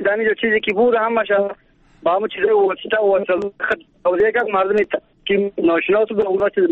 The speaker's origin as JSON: {"language": "Persian", "region": "Badakhshan", "country": "Afghanistan", "said": "از بدخشان هستم."}